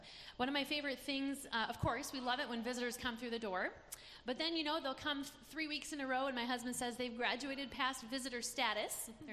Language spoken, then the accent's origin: English; Eau Claire, Wisconsin, United States; I am from Eau Claire, Wisconsin